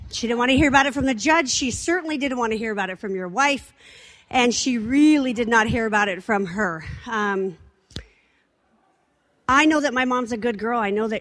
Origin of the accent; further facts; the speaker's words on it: Browning, Montana, United States; And I am raised in the great state of Montana. I am from northwestern Montana. I was raised in Browning, Montana